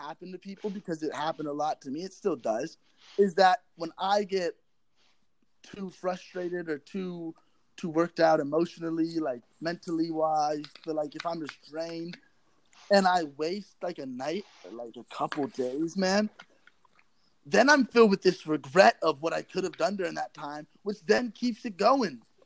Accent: Texas, United States; also born or lived in New York / Lakefield; now in Toronto, Canada; I grew up in Texas. You know, I grew up very patriotic. You know, in Texas, like, and I was a shy kid.

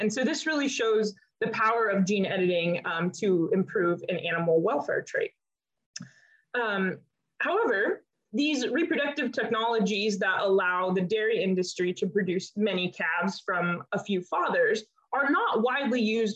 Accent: Nebraska, United States; now in Davis, United States; I'm originally from Nebraska, which is part of the Great Plains in the center of the United States. And here I grew up helping my family build and grow our first generation Angus cattle ranch.

